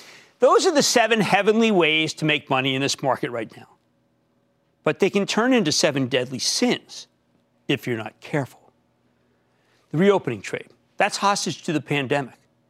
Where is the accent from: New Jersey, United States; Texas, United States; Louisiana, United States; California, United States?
New Jersey, United States; Let's go to Herbert, my home state of New Jersey.